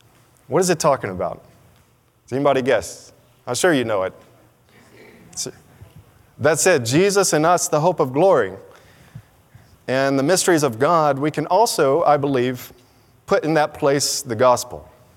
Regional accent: Georgia, United States; And I'm from Georgia, so I use words like hooping and hollering.

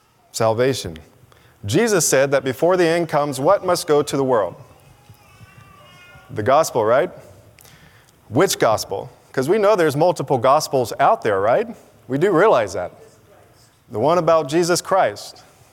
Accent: Georgia, United States; And I'm from Georgia, so I use words like hooping and hollering.

